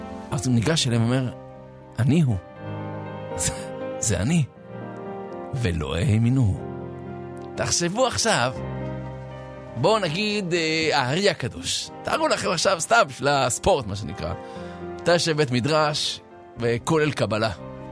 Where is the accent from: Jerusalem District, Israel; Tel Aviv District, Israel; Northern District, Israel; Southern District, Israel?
Tel Aviv District, Israel; Herzliya; אני גדלתי בהרצליה, אני אומר לכם, הסתובבתי שם